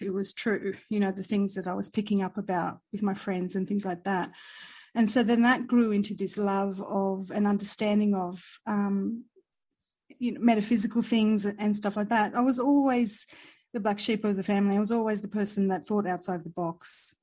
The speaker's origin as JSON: {"language": "English", "country": "Lebanon", "said": "because I'm from Lebanon originally."}